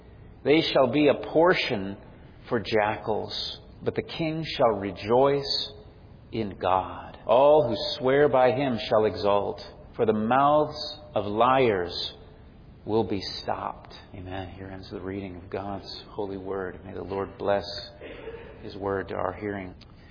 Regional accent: Frankenmuth, Michigan, United States; People would come from miles around to ride around on those country roads around my hometown, Frankenmuth, Michigan. And just nothing but farmland and good country roads.

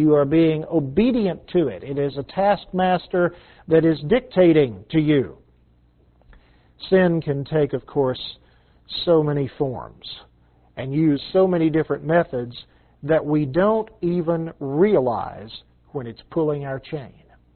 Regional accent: Texas, United States; You've got to remember that I'm a Texan.

